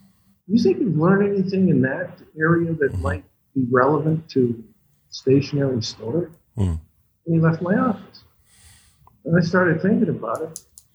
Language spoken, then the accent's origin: English; Oshawa, Ontario, Canada; Because I grew up in Oshawa, Ontario.